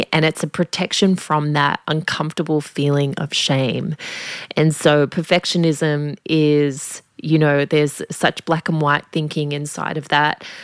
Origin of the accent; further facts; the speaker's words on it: Australia; I think especially growing up in Australian culture, we have this thing of like, you don't want to be tricked